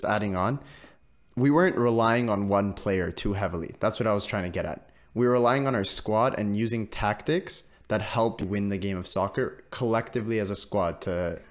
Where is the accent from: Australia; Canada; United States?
Canada; So does it raise our expectations as Canadian fans?